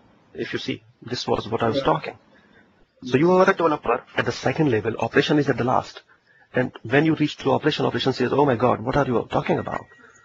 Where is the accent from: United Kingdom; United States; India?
India; I have been into India. I am an Indian